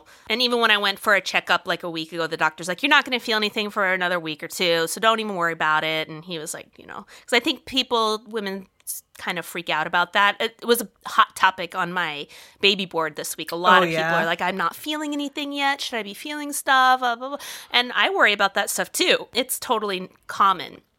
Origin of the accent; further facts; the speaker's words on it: Phoenix, Arizona, United States; now in Southern California, United States; I grew up in Phoenix, and it's like, that's the temps I escaped from when I moved to Southern California.